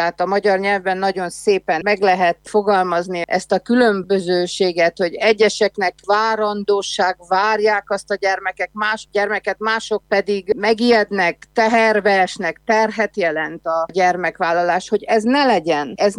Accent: Székely Land, Romania; mert mi a mi udvarunkban kell elsősorban rendet tegyünk, mint székelyföldi magyarság, vagy erdélyi magyarság

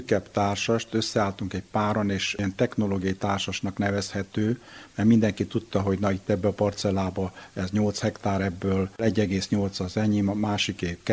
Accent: Mureș County, Romania

